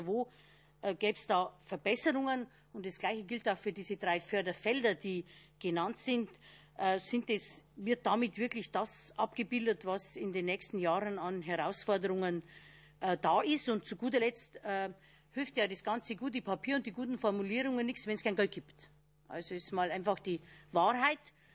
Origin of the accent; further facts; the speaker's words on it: Bavaria, Germany; Ich komme aber auch aus Bayern, wo es entsprechend funktioniert.